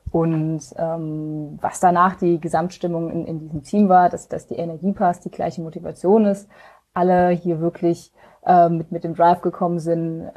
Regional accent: Germany; now in Berlin, Germany; ich komme eigentlich ganz aus dem Westen von Deutschland, so Grenze Luxemburg-Belgien, und bin schon seit einigen Jahren jetzt in Berlin. Also ich glaube, mittlerweile sind 7 oder 8

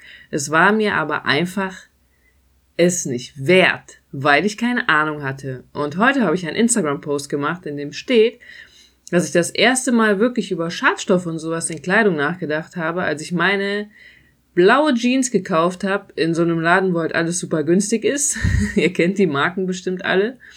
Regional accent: Euskirchen, North Rhine-Westphalia, Germany; ich komme aus Euskirchen, da konnte man auch shoppen gehen, aber halt nur bedingt, da gab es dann nicht so ausgefallene Sachen.

